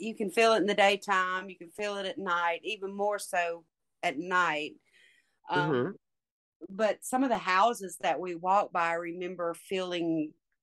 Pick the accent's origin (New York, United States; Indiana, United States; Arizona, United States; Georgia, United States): Georgia, United States; Fairburn; I grew up in Fairburn, Georgia, and I never really thought about the things then and the stories.